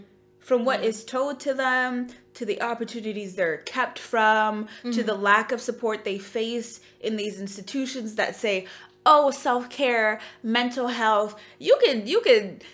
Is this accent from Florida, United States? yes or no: no; Brooklyn, New York, United States; I remember growing up in Brooklyn, New York